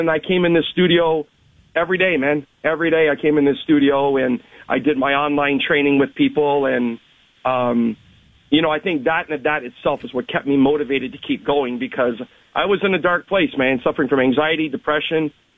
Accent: Thorold, Ontario, Canada; Somebody from Thorold, my hometown

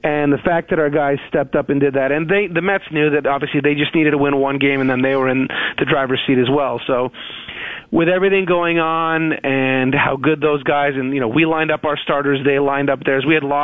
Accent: Canada; always going to have pride in Canada, being Canadian. Family still was there.

